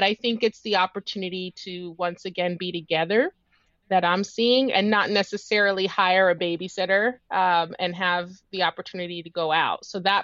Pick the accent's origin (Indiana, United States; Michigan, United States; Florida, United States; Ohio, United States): Ohio, United States; Columbus; born or raised there